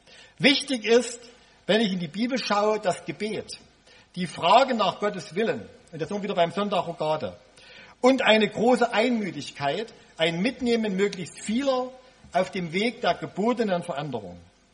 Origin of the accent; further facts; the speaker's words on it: Raschau, Saxony, Germany; Meine Heimatgemeinde Raschau ist leider ein abschreckendes Beispiel. Anfang der 70er Jahre als Kind hatte ich dort die Aufgabe, die Leute zu zählen